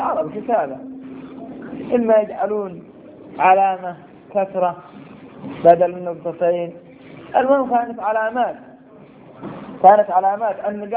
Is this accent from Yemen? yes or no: yes; Yemen; عندنا في اليمن